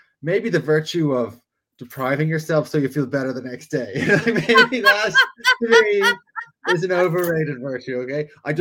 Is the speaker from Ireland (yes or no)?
yes; Ireland; now in United States; Now, I, as an Irish person, I'm expected to love drinking whiskey